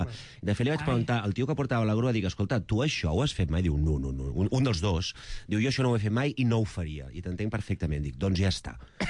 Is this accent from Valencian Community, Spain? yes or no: no; Gelida, Catalonia, Spain; Jo sóc de Gelida, que és al costat de Corbera.